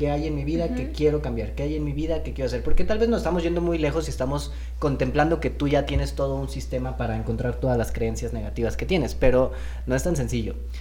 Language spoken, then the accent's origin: Spanish; Mexico; como mexicanos sí nos tenemos una programación un poquito orientada a no crecer